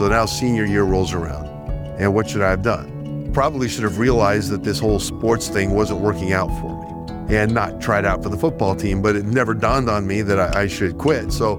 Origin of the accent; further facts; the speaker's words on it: Sacramento, California, United States; I grew up in Sacramento, California, raised by a divorced mother of four. She was a school teacher.